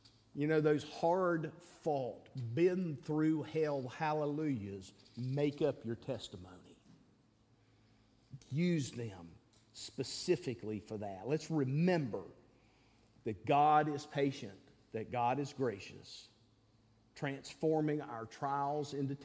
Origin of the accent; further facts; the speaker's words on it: East Coast, United States; I said, I'm not even from here. I'm from the East Coast.